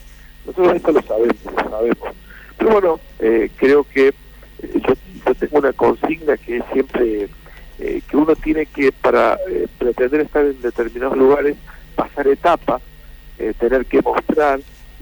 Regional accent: Córdoba, Argentina; born there; also born or lived in La Plata; mi origen, yo soy nacido en Córdoba, egresé de médico en la Universidad Nacional de Córdoba, si bien me doctoré después en La Plata

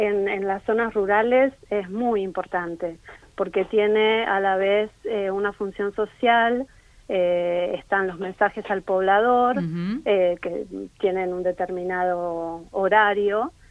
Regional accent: Buenos Aires, Argentina; moved away as an adult; yo soy de Buenos Aires, mi barrio es Villa Ortúzar.

